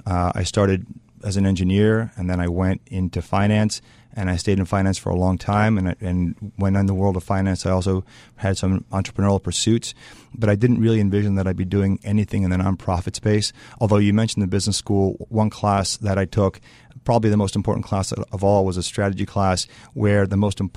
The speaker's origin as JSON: {"language": "English", "town": "Chicago", "region": "Illinois", "country": "United States", "said": "So I'm from Chicago."}